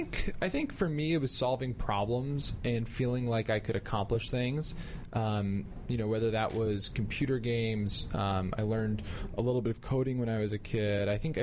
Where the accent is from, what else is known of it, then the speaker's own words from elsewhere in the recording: New Jersey, United States; Monmouth County, New Jersey